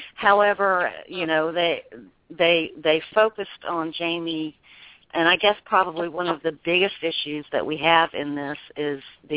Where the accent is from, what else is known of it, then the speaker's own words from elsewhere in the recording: Memphis, Tennessee, United States; I'm from Memphis, yeah.